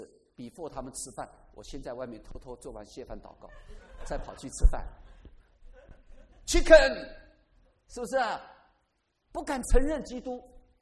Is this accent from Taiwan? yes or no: yes; Taiwan; 虽然我从台湾来的哈